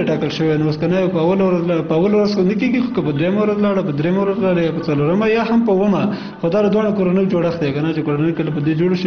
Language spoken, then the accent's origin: Pashto; Kunar, Afghanistan; زه اصلا د کونړ ولایت اوسیدونکی یم